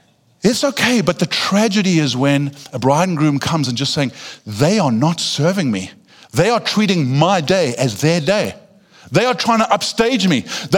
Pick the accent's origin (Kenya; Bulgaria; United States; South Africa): South Africa; I grew up surfing in South Africa